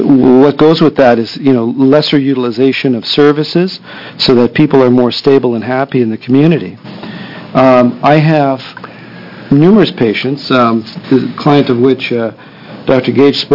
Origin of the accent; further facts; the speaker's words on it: Toronto, Ontario, Canada; moved away as an adult; also born or lived in Belgium / Ohio, United States; I'm Canadian. I grew up in Toronto. I went to medical school in Belgium, and I did my residency training in Cleveland, Ohio